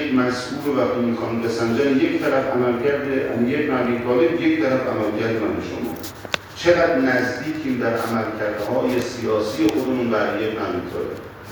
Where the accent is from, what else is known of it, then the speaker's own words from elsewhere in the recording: Iran; به عنوان یک مسلمان، به عنوان یک شیعه علی ابن ابی طالب، به عنوان یک ایرانی